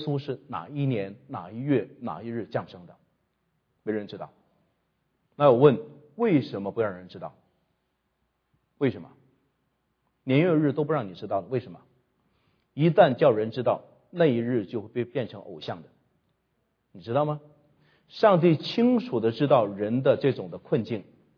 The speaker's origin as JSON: {"language": "Chinese", "country": "China", "said": "特别是我们中国人，我讲到我们没有救赎"}